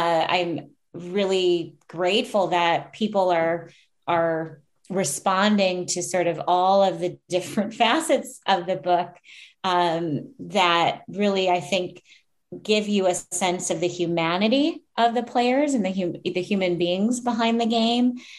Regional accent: Minneapolis, Minnesota, United States; what it was like for me to be … growing up in Minneapolis

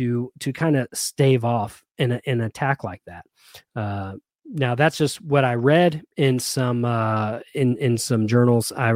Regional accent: the South, United States; now I'm a Southerner, proud to be one, but being in the South, we do like our Fox News.

